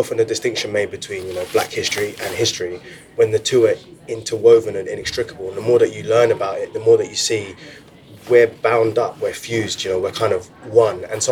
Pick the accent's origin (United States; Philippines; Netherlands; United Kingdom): United Kingdom; Crystal Palace, London; I grew up in Crystal Palace, so that was an essay that was informed by both of our experiences.